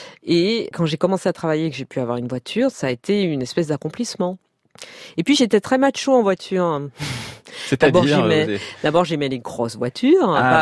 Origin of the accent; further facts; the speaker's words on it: Martinique, France; J'ai grandi en Martinique, donc j'ai été insulaire.